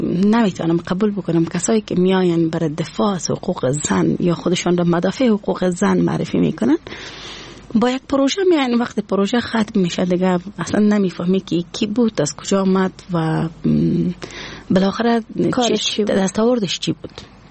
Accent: Afghanistan; از افغانستان هستم

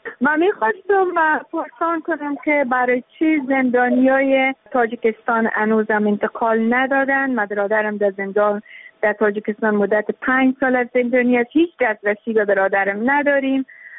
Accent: Afghanistan; ما که تابع افغانستان هستیم، ما که افغان هستیم

